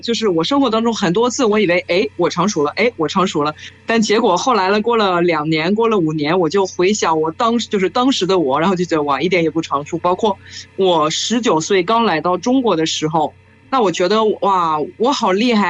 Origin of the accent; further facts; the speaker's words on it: France; Chinese is a second language; 我们法国人会说一句